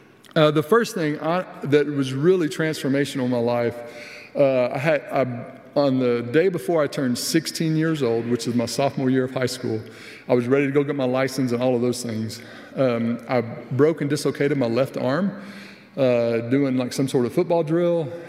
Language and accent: English; Fort Worth, Texas, United States; Born and raised there in Fort Worth, Texas, and all that that entails, being kind of proud of the state and all those things.